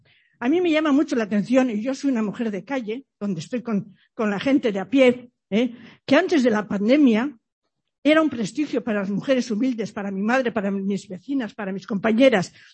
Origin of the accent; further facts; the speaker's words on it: Zumárraga, Basque Country, Spain; yo vengo desde Zumárraga